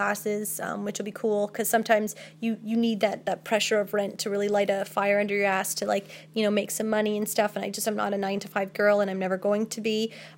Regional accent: Canada; What country are you from? I'm from Canada.

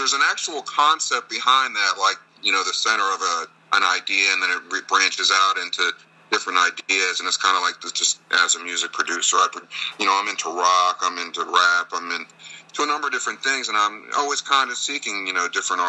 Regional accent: Savannah, Georgia, United States; you know, I'm from Savannah.

